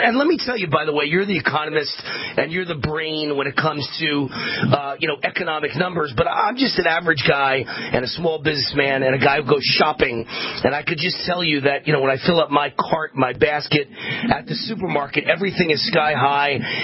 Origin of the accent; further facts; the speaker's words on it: New York, United States; I'm from New York, and we play attack, baby.